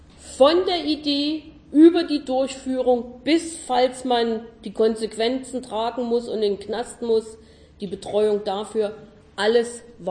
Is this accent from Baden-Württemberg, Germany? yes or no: no; Saxony, Germany; Ich komme aus Sachsen und kann sagen, wir hatten es gut 2000.